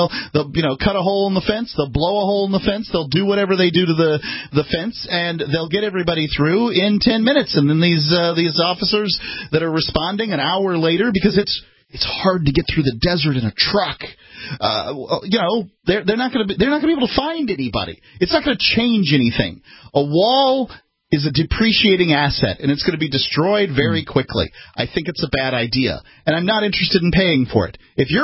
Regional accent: the South, United States; I'm from the South, so we call them liars down from there.

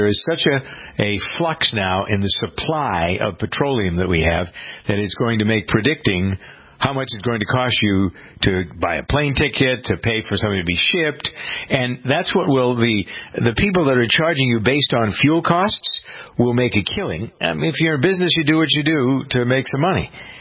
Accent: Framingham, Massachusetts, United States; I saw a picture of a truck in my hometown that had the plow was 6 feet tall and the driver couldn't see what was on the side of the road.

